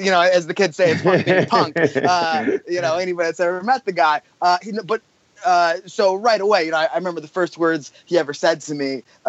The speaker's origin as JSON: {"language": "English", "region": "Michigan", "country": "United States", "said": "So Alex Shelley and I, we paired up. We're both from Michigan, and we paired up and we started traveling together"}